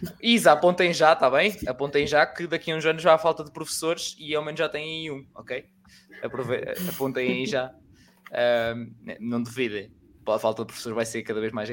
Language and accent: Portuguese; Oliveira das Ameixas, Portugal; eu sou do Oliveira das Ameixas, então é lá, literalmente, de uma das terriolas que eu sei que conheço bem, do Oliveira das Ameixas